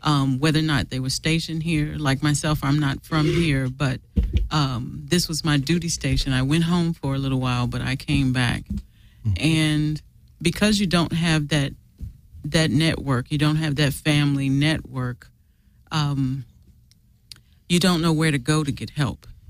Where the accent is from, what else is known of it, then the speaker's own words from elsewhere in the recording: Great Lakes, Illinois, United States; born there; So I'm an Air Force mm. brat, born in a Navy hospital. I was born in Great Lakes Hospital.